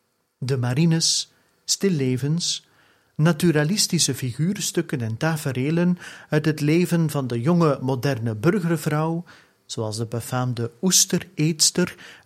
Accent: Flanders, Belgium; Dus als Vlaming zouden we dit werk zeker moeten kennen.

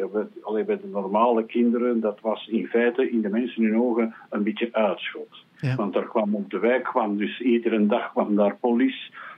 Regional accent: Stabroek, Antwerp, Belgium; Ik ben afkomstig van Stabroek, Ut.

